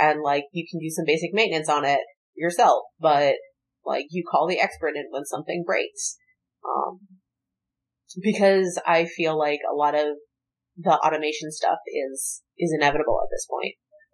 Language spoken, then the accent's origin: English; Philadelphia, Pennsylvania, United States; I grew up in Philadelphia, which is like horrible schools.